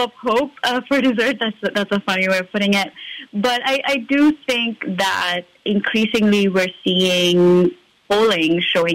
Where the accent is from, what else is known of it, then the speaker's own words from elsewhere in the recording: India; I'm originally from India